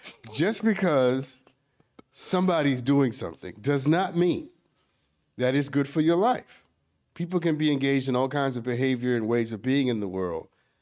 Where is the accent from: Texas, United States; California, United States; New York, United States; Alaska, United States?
New York, United States; Brooklyn; I'm from Brooklyn.